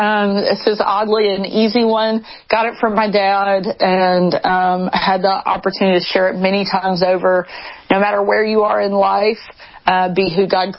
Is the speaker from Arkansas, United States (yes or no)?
yes; Texarkana, Arkansas, United States; I was probably 7 or 8 in my hometown of Texarkana, which is not far from where he grew up.